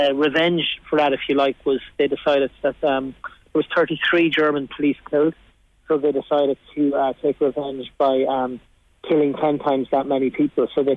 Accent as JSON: {"language": "English", "town": "Killarney", "region": "Munster", "country": "Ireland", "said": "And I'm from Killarney"}